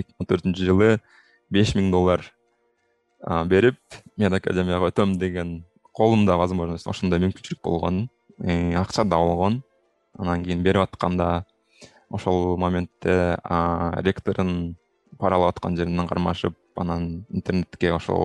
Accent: Jalal-Abad Region, Kyrgyzstan; мен деле ошол кичинекей эле баягы Жалал Абаддын Аксы районунда кичинекей ошол борборунда чоңойдум. Ал жерде ал убакта бир 10,000 киши жашаса керек.

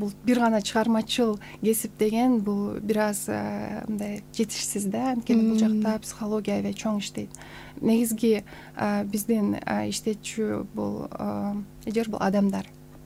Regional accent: Ak-Suu, Issyk-Kul Region, Kyrgyzstan; Мен өзүм Көлдөн болом, Ысык-Көлдөн. Аксуу жергесинен болом.

